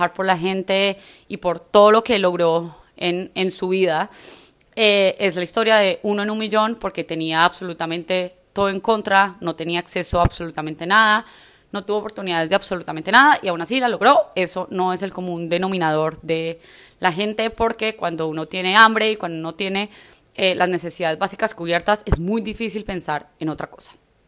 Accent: Manizales, Caldas, Colombia; also born or lived in Pensilvania; Nosotros no somos de la capital. A mí me criaron en Manizales. Yo nací en Pensilvania Caldas. Y mis papás nacieron en Samaria Caldas, que es un lugar muy alejado

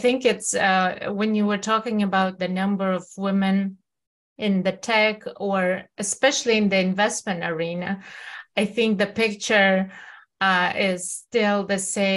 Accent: Kazakhstan; I wanted just to share a little bit more about my growing up in Kazakhstan

